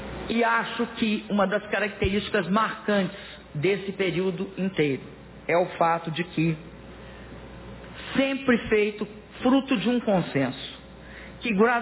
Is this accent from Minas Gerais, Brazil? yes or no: yes; Minas Gerais, Brazil; Disse um compositor e poeta da minha terra natal, Minas Gerais